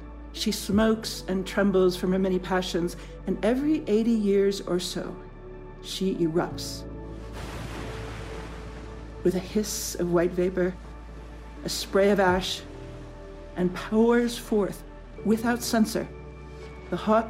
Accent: Shell, Pastaza, Ecuador; also born or lived in Quito; The youngest daughter of medical missionaries, I was born in Quito, the oldest city in the New World, and I grew up on the edge of the Amazon in a military town named for shell oil.

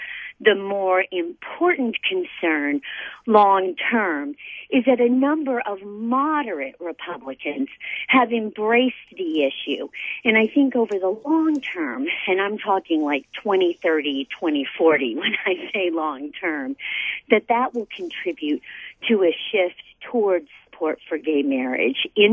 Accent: Texas, United States; I'm from Texas, and so conservative is a very relative term.

